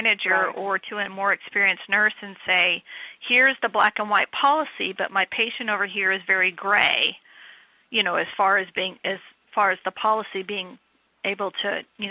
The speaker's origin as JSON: {"language": "English", "region": "Texas", "country": "United States", "accent": "twang", "said": "I teach baccalaureate nursing students, and I'm from Texas, so pardon the twang"}